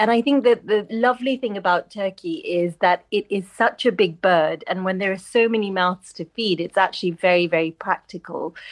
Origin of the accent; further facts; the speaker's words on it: Nairobi, Kenya; So when I was growing up in Kenya, I was born in Kenya, in Nairobi.